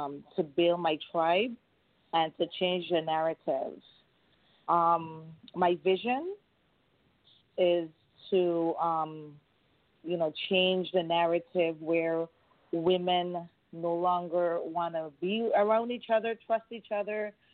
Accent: St. Croix, U.S. Virgin Islands; I am from the Virgin Islands, the United States Virgin Islands, St. Croix.

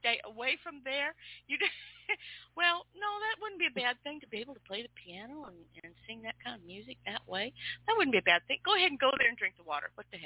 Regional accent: Pacific Northwest, United States; See, I grew up in the Pacific Northwest, so things like that are not sacred to me.

